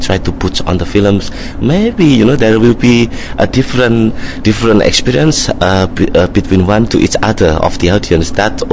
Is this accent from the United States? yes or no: no; Indonesia; me myself, you know, I grew up in Indonesia, which also, you know, is very East.